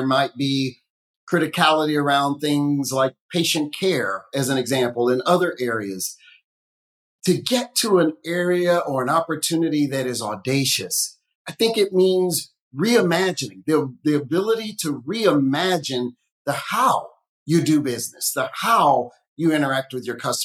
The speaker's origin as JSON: {"language": "English", "region": "the Carolinas", "country": "United States", "tie": "born or raised there", "said": "growing up in the Carolinas, my grandparents kind of connecting with them meant getting in the car and driving over to their house"}